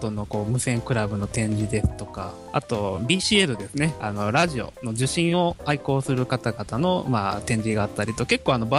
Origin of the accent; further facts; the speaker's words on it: Osaka, Japan; moved away; 私の場合やっぱり地元が大阪だけにカンハム派なんですけど、